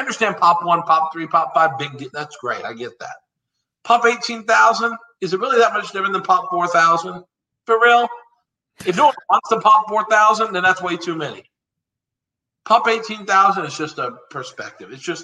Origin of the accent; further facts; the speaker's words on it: Texas, United States; I'm from Texas. Hard food doesn't suck. I know this isn't Texas.